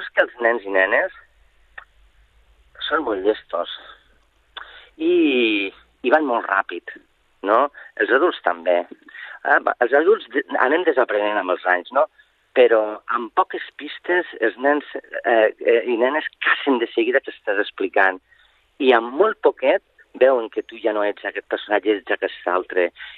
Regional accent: Lleida, Catalonia, Spain; Tot i que soc de Lleida, des del principi em sonen una mica aquestes cases de l'Eixample, de sostre alt

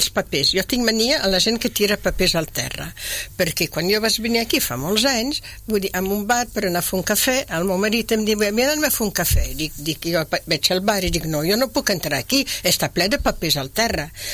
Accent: Belgium; Jo me'n vaig a Bèlgica, al meu poble, amb les vaques

